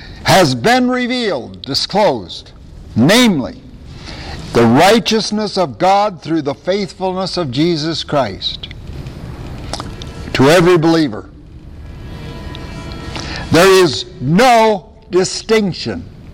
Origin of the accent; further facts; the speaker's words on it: Iowa, United States; Which when I was a boy growing up in Iowa, that was a hamburger.